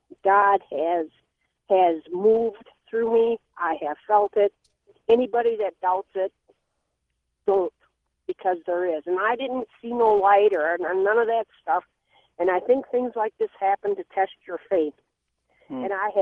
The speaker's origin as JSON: {"language": "English", "region": "Wisconsin", "country": "United States", "tie": "born or raised there", "said": "I was originally born and raised in Wisconsin."}